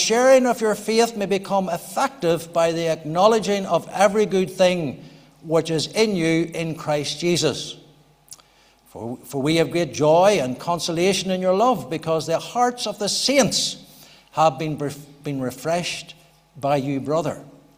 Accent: Northern Ireland, United Kingdom; I come originally from Fermanagh, as you know

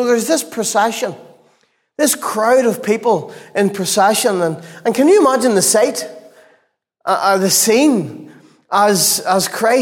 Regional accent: Portadown, Northern Ireland, United Kingdom; I grew up in Portadown. I know a little bit about it.

